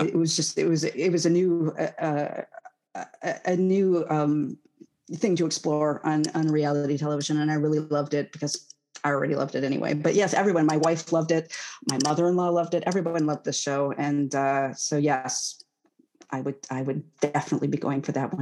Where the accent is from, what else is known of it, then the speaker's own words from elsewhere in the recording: Detroit, Michigan, United States; I grew up in the Detroit area